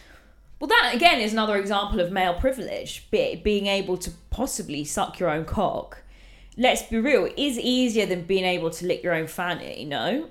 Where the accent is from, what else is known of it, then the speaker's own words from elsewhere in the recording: United Kingdom; I can't deal with the heat very well because I'm British.